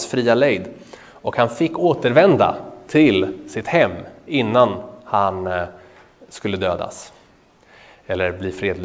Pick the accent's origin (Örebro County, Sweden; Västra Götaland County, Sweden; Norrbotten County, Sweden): Örebro County, Sweden; Örebro; Men de kom från Örebro, faktiskt samma område där jag kommer ifrån.